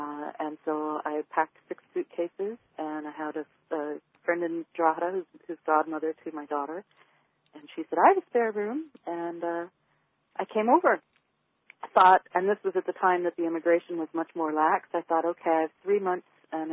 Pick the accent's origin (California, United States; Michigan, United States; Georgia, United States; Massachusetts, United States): California, United States; I grew up in Southern California.